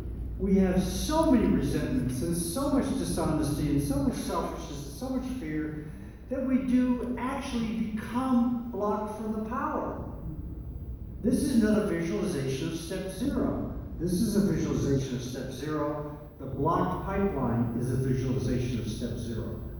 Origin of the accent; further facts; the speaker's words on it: Boston, Massachusetts, United States; I was raised in the Boston area.